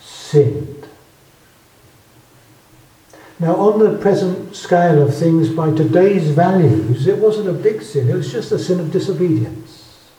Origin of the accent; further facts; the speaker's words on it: Southampton, South East England, United Kingdom; I come from Southampton in the south of England, and that's right next to the New Forest, which is a beautiful place.